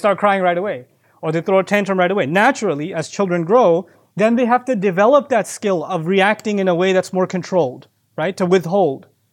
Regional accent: Pakistan; You know, I'm Pakistani, so I'll tell you about Pakistani weddings.

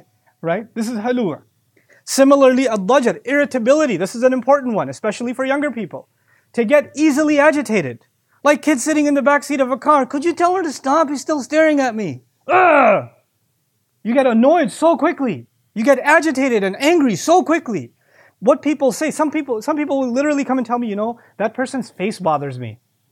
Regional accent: Pakistan; You know, I'm Pakistani, so I'll tell you about Pakistani weddings.

